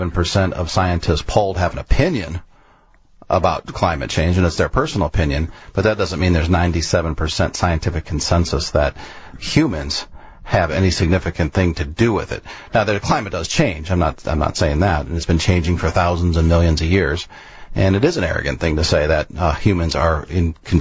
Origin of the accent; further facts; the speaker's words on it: Munster, Indiana, United States; Well, I mean, I'm from Munster originally.